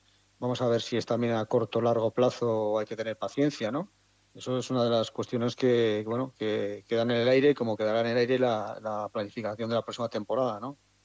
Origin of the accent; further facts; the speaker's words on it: Aragon, Spain; Que soy aragonés y voy a pitar aquí